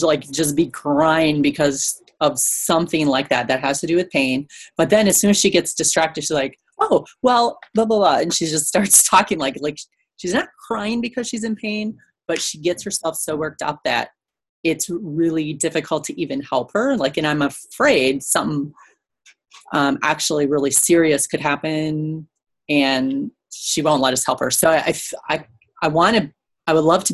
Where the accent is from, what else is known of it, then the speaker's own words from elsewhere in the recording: Wisconsin, United States; Thank you. I'm from near Madison, Wisconsin.